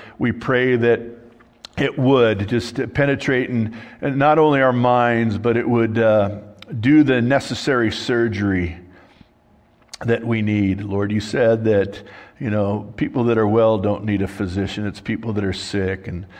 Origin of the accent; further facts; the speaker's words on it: California, United States; I'm from Southern California.